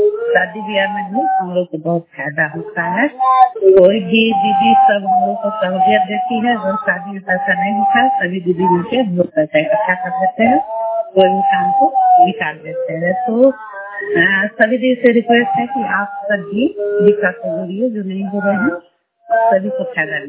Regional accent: Bhatara, Bihar, India; मैं भटारो पंचायत की निवासी हूँ।

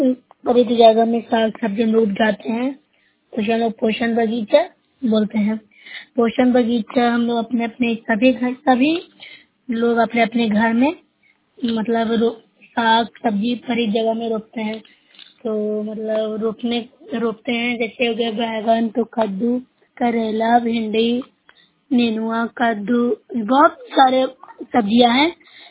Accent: Bihar, India; मैं नुरसा ब्लॉक से हूँ, जिला नालंदा की निवासी हूँ।

